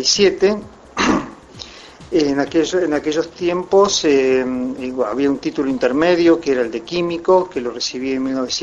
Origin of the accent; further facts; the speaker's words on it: Vértiz, La Pampa, Argentina; born there; yo nací en Vértiz, en un pequeño pueblo en el norte de La Pampa, cerca de General Pico